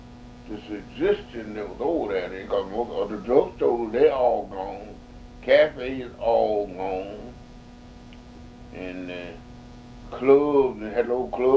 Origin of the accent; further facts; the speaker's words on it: Carolina, United States; I left and went to my hometown in Carolina. I finished Carolina